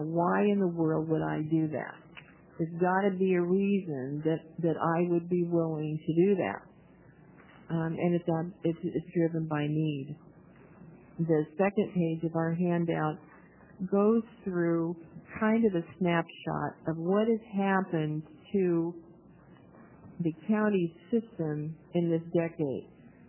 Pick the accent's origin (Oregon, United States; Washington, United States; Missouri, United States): Oregon, United States; I'm from Oregon.